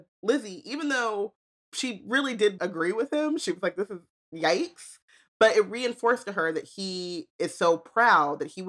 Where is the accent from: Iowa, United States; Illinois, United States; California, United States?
California, United States; Anaheim; It's the same way in which I'm like, oh, I'm from Anaheim.